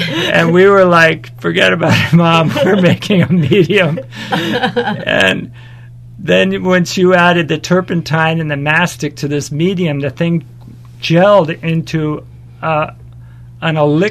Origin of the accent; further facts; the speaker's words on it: Darien, Connecticut, United States; We grew up in Darien in Scotts Cove, and my first painting of Scotts Cove when I was 12 years old.